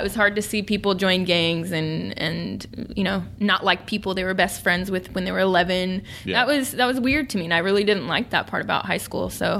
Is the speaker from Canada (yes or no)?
no; Sacramento, California, United States; I jumped around from high school to high school. I grew up in Sacramento.